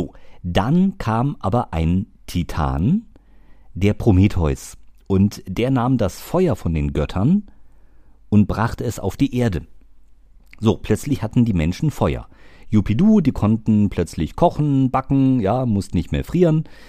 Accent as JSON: {"language": "German", "town": "Taunusstein", "region": "Hesse", "country": "Germany", "tie": "born or raised there", "said": "da war ich so 7, 8 Jahre alt und stand da bei uns im Freibad in Taunusstein-Hahn am Kiosk"}